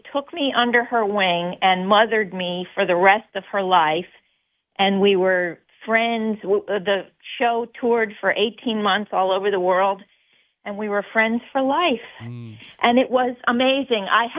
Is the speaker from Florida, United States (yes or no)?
no; Upper St. Clair, Pennsylvania, United States; I grew up in Upper St. Clair in Pittsburgh, and so that song always meant a lot to me.